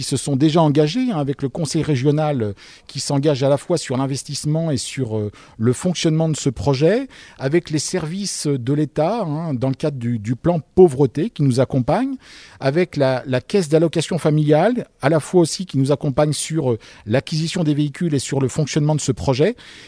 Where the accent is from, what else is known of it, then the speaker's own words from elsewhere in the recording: Auvergne-Rhône-Alpes, France; nous, association, on connaît bien le milieu rural, on est tous issus de la Loire au sens large